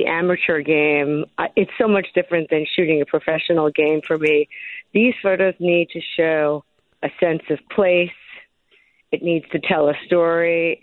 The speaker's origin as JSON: {"language": "English", "region": "New York", "country": "United States", "tie": "born or raised there", "said": "My family was, we grew up in New York."}